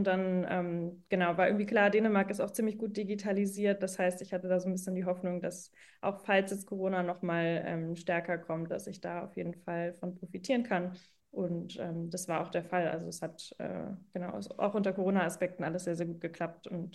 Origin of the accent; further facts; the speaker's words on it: Schleswig-Holstein, Germany; Ich komme selber aus Schleswig-Holstein, nicht direkt von der dänischen Grenze, aber genau so 2 Stunden ungefähr entfernt.